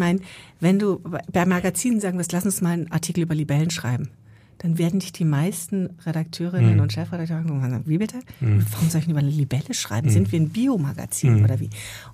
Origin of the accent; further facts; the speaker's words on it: South, Germany; ich bin ja nun im Süden groß geworden